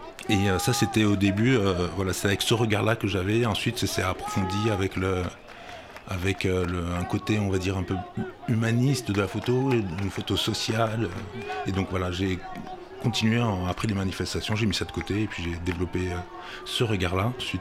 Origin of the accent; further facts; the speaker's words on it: Paris, Île-de-France, France; moi je viens de Paris